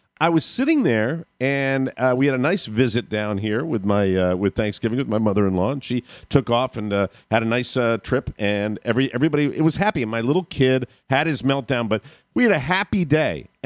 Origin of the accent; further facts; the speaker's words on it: Manassas, Virginia, United States; Another call from my hometown of Manassas, Virginia.